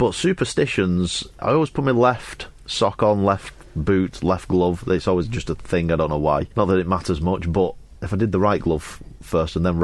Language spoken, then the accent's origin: English; Wigan, North West England, United Kingdom; From Wigan.